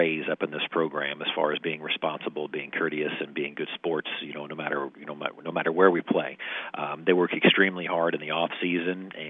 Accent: Jefferson City, Missouri, United States; My background, I'm from Mid-Missouri. I'm from Jefferson City, where I was born and raised

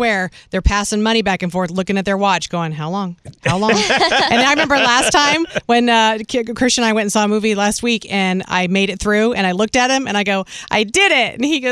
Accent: California, United States; I was born in Southern California and lived about 20 minutes away, 30 minutes from Anaheim. And I used to go to Disneyland all the time.

